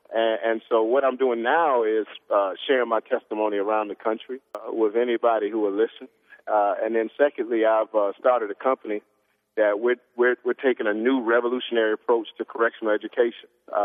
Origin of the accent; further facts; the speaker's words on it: Detroit, Michigan, United States; Because I grew up in Detroit where Coleman Alexander Young, the first African American mayor of Detroit, he won in 1973. And, you know, I was born in 1970.